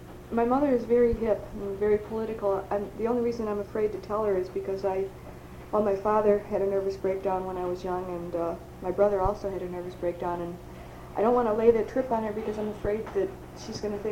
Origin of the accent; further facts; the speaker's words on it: Buffalo, New York, United States; Yes, I did. I grew up in Riverside.